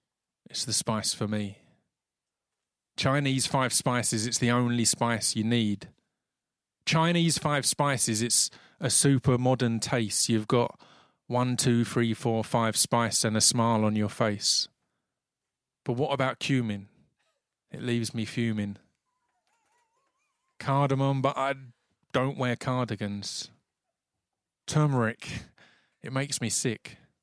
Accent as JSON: {"language": "English", "country": "United Kingdom", "said": "And the key was not asking for any money, because we're British, and that instantly makes you not hear things and look away and feel awkward."}